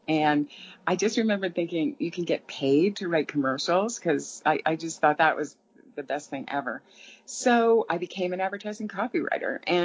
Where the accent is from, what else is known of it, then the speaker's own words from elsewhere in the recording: Massachusetts, United States; we had moved up to Connecticut, because I'm from Massachusetts, and I kept going north from New York, trying to, get more and more New England.